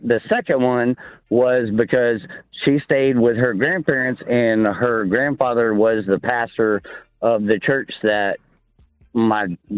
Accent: Texas, United States; I mean, I'm from Texas

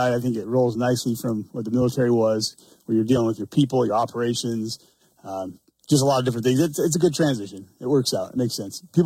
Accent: Montana, United States; just because I was in the military for 20 years doesn't make me a transplant. I am from Montana, and I'm back.

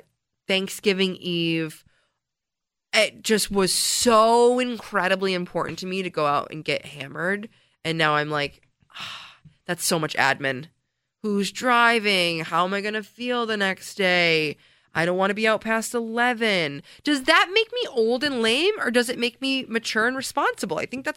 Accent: Canandaigua, New York, United States; the 4th of July has always been, like, a huge part of my life, and like it's always been, especially growing up in Canandaigua.

